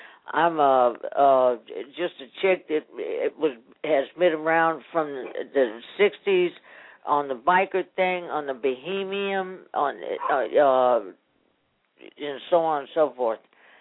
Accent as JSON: {"language": "English", "town": "San Francisco", "region": "California", "country": "United States", "tie": "born or raised there", "said": "I was born and raised in Ingleside Terrace in San Francisco, and the house that I was born and raised, not born, I was born actually in the Avenues on 46."}